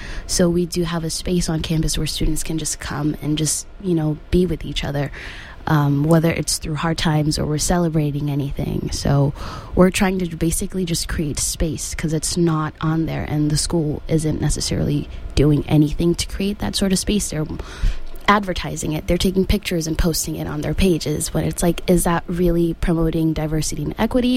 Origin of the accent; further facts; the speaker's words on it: Senegal; now in United States; And I remember growing up in Senegal, yes, everyone around you is black